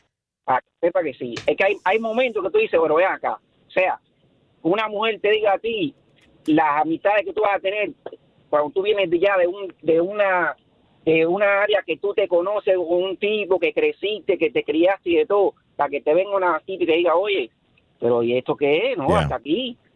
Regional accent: Dominican Republic; Nos criamos juntos, brother. 3 chamacos nos criamos juntos en Dominicana, en el barrio.

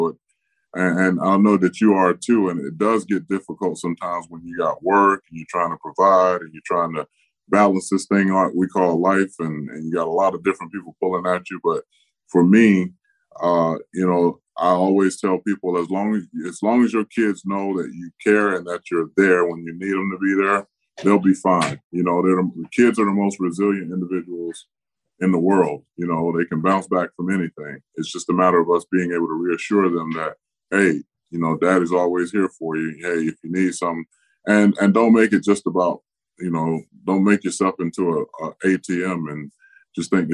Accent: Tampa, Florida, United States; commit more time to doing things in my hometown of Tampa Bay.

